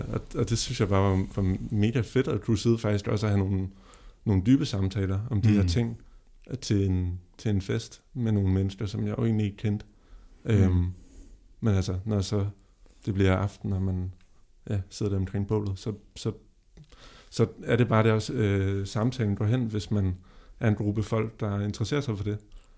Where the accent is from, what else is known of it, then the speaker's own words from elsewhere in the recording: Copenhagen, Capital Region, Denmark; Jeg tænkte jo sådan, jeg er fra København